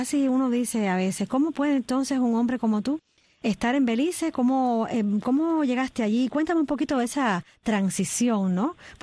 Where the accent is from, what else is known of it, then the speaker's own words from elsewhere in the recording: Cuba; Es una manera tan hermosa de decir que somos cubanos, ¿no?